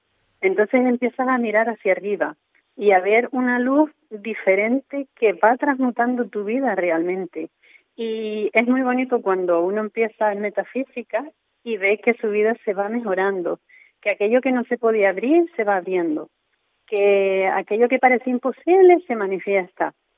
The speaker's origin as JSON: {"language": "Spanish", "town": "Las Palmas", "region": "Canary Islands", "country": "Spain", "said": "Yo soy de Las Palmas, pero estoy enamorada de la gente de Fuerteventura"}